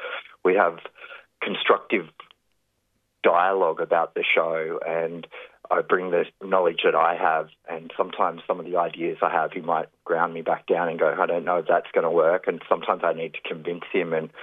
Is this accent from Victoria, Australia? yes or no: no; Byron Bay, New South Wales, Australia; Tough childhood, growing up in Byron Bay with parents that had the typical dysfunction, maybe a bit more dysfunctional than normal